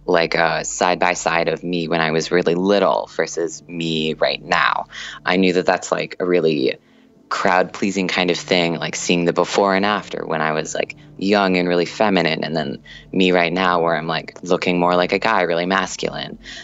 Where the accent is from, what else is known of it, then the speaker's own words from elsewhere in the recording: Minnesota, United States; I'm an engineering student. I'm from Minnesota.